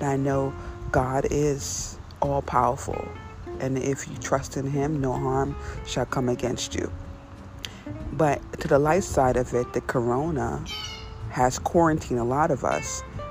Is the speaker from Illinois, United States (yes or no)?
no; New York City, New York, United States; also born or lived in Trinidad; I was born in Trinidad. I grew up in New York City